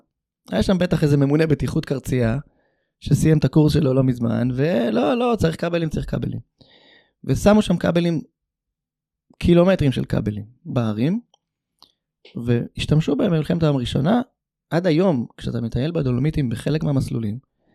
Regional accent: France; אני צרפתי במקור.

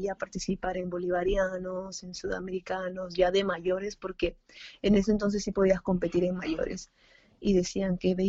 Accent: Lima, Peru; Yo soy de Lima.

